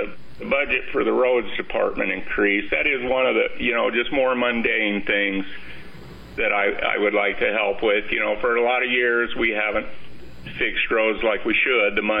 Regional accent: United States; I was raised in America where you go to work, you work hard, you pull yourself up by your bootstraps, and you make something of yourself.

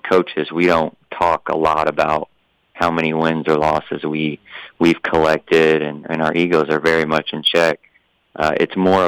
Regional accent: Dongola, Northern, Sudan; since I'm originally from Dongola.

